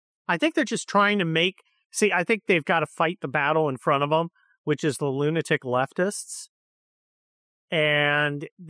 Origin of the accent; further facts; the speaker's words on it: San Mateo, California, United States; I grew up in San Mateo, right? Which is next to San Francisco. And my mom was an elected official in San Mateo.